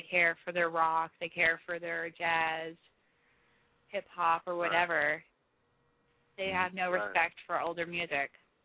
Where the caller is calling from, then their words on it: Bath, Pennsylvania, United States; No, I'm not in New York. I'm still in Pennsylvania.